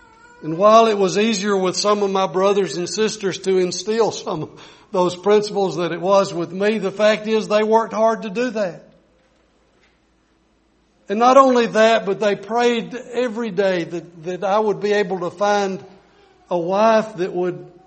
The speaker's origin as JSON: {"language": "English", "region": "Alabama", "country": "United States", "tie": "born there", "said": "I'm thankful that I was born in Limestone County in Alabama."}